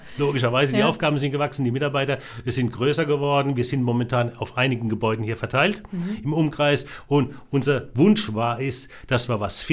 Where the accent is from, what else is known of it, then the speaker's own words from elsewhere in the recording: Rhineland-Palatinate, Germany; Im Augenblick in Hessen, ich bin ja aus der Pfalz, ne? Das muss man ja auch sagen, ich bin ja ein sogenannter bewusster Wahlhesse seit 99, nicht? Kenne Rheinland-Pfalz dann im Wesentlichen auch, komme aus dem Großraum Kurpfalz, bin in Hessen sehr gerne im Taunus eigentlich unterwegs